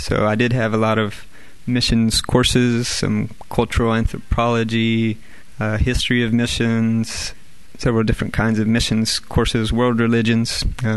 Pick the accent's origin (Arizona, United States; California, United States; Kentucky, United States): Kentucky, United States; Hardinsburg; now in West Africa; Well, I'm from Hardinsburg, Kentucky, a small town, and I was going to the University of Kentucky studying math education and thought I wanted to be a teacher.